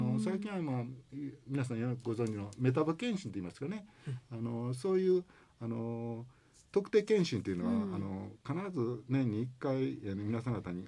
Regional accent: Kobe, Hyogo, Japan; now in Ashiya, Japan; 関西、特に自分の生まれ育った神戸に帰ってこられて非常に嬉しかったですね。

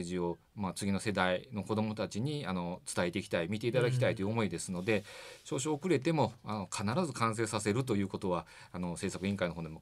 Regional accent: Kobe, Hyogo, Japan; also born or lived in Hiroshima; でただまあなんとか地元に帰りたいなと、うん、神戸に帰りたいと思った時に

